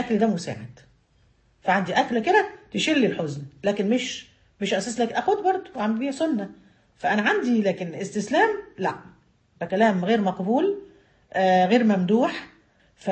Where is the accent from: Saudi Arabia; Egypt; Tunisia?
Egypt; بس هي عندنا في مصر احنا احزان عندنا راسخه والافراح زائله